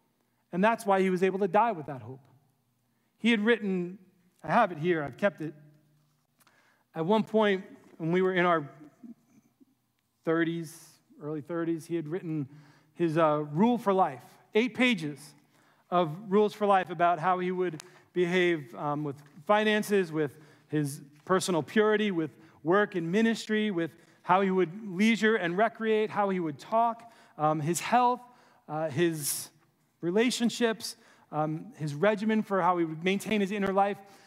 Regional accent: New York City, New York, United States; He was from way upstate in some podunk town. I was from New York City, so way cooler than him.

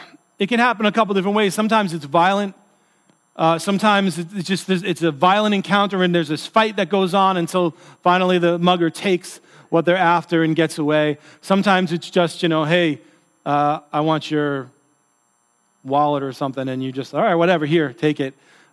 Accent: New York, United States; We grew up down in New York, and we were playing basketball

